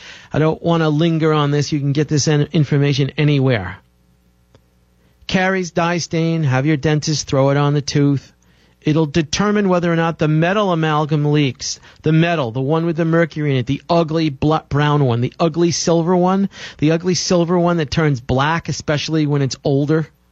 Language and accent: English; New York City, New York, United States; I did too much pizza and Coke growing up in New York City as a kid.